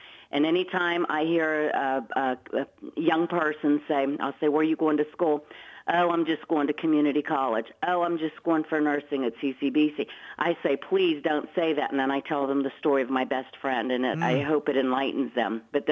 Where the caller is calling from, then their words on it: Hopewell, Pennsylvania, United States; Hopewell.